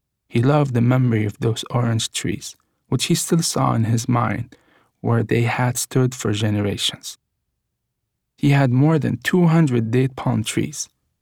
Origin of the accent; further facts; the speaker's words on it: Gaza, Gaza Strip, Palestine; Knowing that I grew up in Gaza, you may be surprised to hear me call it paradise.